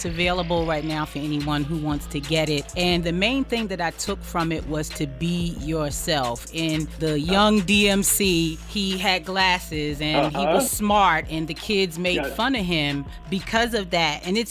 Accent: Queens, New York, United States; as a girl born and raised in Queens, you are a legend to me. I remember being on Jamaica Avenue wanting a pair of Adidas so bad, and my mother couldn't afford them.

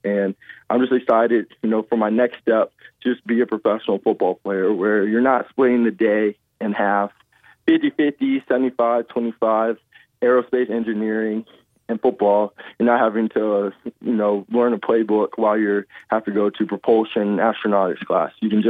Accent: Atlanta, Georgia, United States; I'm from the Atlanta area, so you know, I grew up, I went to Falcons games growing up, you know, throughout elementary, middle school.

